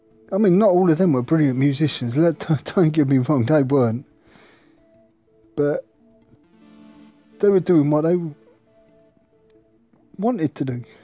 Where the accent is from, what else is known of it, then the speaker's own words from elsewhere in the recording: United Kingdom; It's annoying, really, because I'm from Great Britain, United Kingdom.